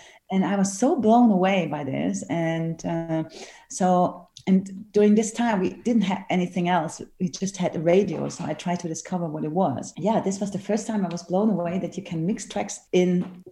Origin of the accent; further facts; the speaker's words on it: Cologne, North Rhine-Westphalia, Germany; English is a second language; because I come from Cologne, have lights, this is the way.